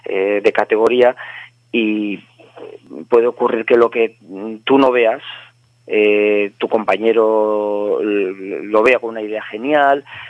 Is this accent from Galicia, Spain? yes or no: no; Azkoitia, Basque Country, Spain; first language Basque; Spanish is a second language; Tú lo has dicho, soy de Azkoitia.